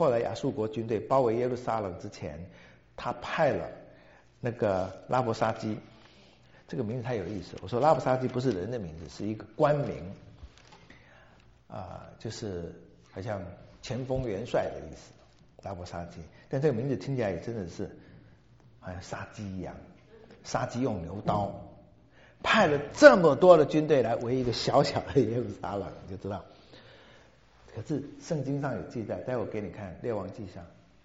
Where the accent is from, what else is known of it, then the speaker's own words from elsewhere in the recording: China; 可是你知道我们中国人也说了，财不露白的